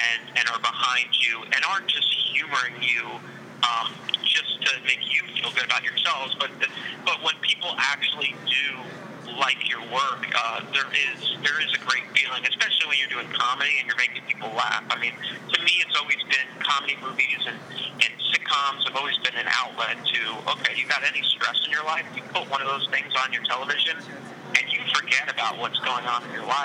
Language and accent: English; Florida, United States; also born or lived in New Jersey / New York City; I'm originally from South Florida, and then I moved up to up north, and I was up in New Jersey.